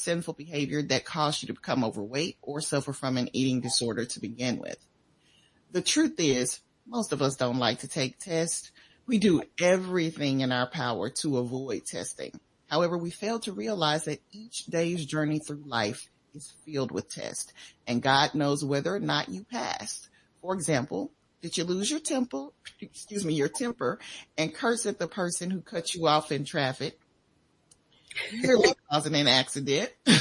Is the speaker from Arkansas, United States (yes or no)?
yes; West Memphis, Arkansas, United States; I grew up in West Memphis.